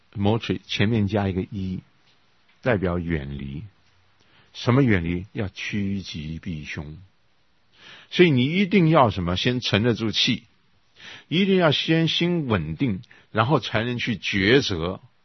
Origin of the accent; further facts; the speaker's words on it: Taiwan; 我们台湾也是文化大革命哈